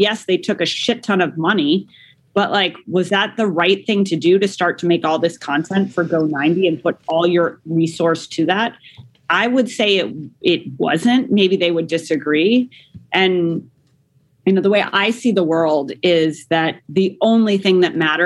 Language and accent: English; Denver, Colorado, United States; born there; I was born in Denver, Colorado.